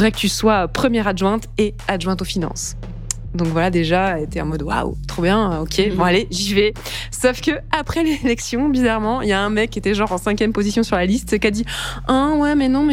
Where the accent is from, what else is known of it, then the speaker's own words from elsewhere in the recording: Brittany, France; au conseil municipal du village où j'ai grandi, en Bretagne.